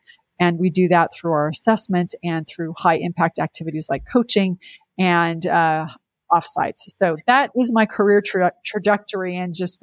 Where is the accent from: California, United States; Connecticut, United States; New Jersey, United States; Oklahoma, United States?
California, United States; San Jose; also born or lived in Madrid, Spain; And grew up in San Jose, California. I went to a high school called Leland High School. Lived there until I went to college.